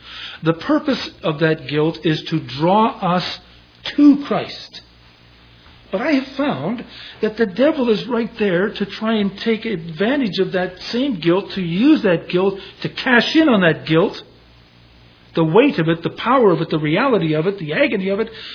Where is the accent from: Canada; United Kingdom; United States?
Canada; Toronto, Ontario; an elder in the assembly I was raised in Toronto.